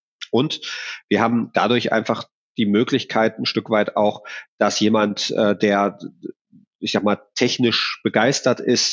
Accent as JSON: {"language": "German", "region": "Northern Germany", "country": "Germany", "said": "Ich bin eigentlich Norddeutscher"}